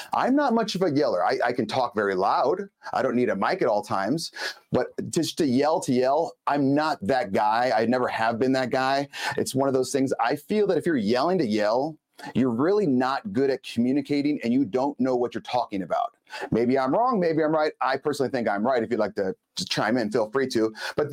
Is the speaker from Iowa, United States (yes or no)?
no; Los Angeles, California, United States; Yeah. I grew up in Los Angeles. In Los Angeles, everything was done by weight, okay, not age.